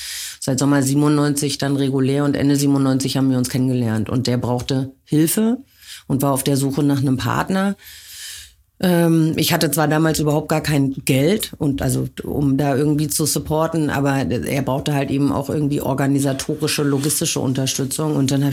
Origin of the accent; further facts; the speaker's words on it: West Germany, Germany; Ich komme aus einer Kleinstadt aus Westdeutschland.